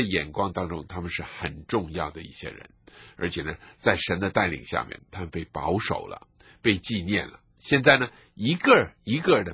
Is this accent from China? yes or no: yes; China; 那么假如我们中国人今天得救了，得到福音的好处了